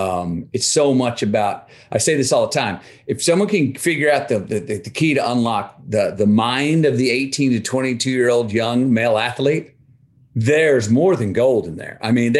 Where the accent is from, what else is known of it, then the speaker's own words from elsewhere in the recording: Texas, United States; I grew up in Texas. My brothers and I all played football up to a certain level.